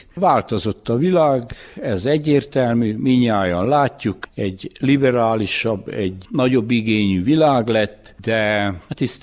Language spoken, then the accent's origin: Hungarian; Csíkszépvíz, Harghita, Romania; Büszke vagyok arra, hogy Széfvízen születtem, és ugyanakkor azt is elmondhatom, hogy az utcából se költöztem ki, hiszen három generációja ott élünk abba az utcába.